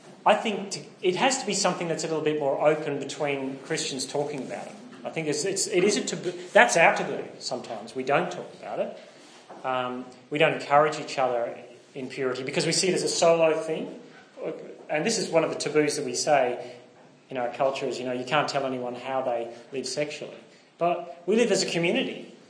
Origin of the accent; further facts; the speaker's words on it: Northern Ireland, United Kingdom; I'm from Northern Ireland. Yeah, long time ago. The more nervous I get, the more I sound Northern Irish. So today I was very Northern Irish.